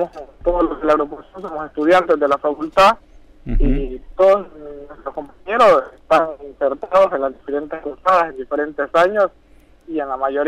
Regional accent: El Salvador; now in La Plata, Argentina; Exactamente, sí, yo soy de El Salvador, nací ya en el 2013 en la línea de Argentina, y bueno, acá estoy ya estudiando

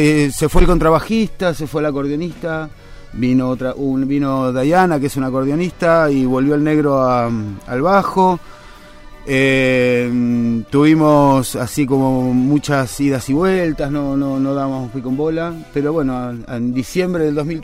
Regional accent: Carmen de Areco, Buenos Aires Province, Argentina; Yo soy de Carmen de Areco y nací hasta los 13, 14 años, hasta los 13 que empecé el secundario, empecé a vivir en el campo, 20 kilómetros del pueblo.

